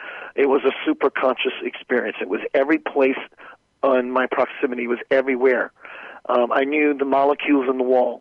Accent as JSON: {"language": "English", "region": "Louisiana", "country": "United States", "tie": "born or raised there", "said": "My parents, I grew up in South Louisiana."}